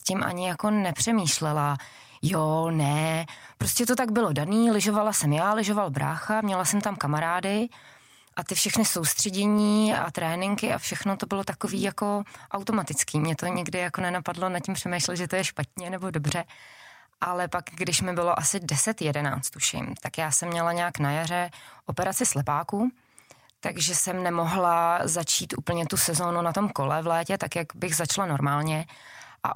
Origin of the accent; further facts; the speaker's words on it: Podkrkonoší, Czechia; Takže já jsem z Podkrkonoší a tam ještě v té době bývalo docela hodně sněhu i u nás na zahradě